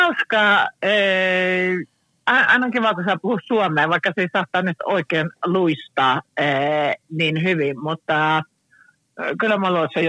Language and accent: Finnish; Stockholm, Stockholm County, Sweden; born there; Mä olen syntynyt Ruotsissa, Tukholmassa.